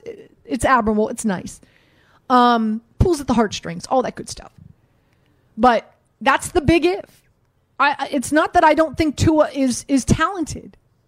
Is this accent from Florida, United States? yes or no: yes; Miami, Florida, United States; Of course I'm from Miami.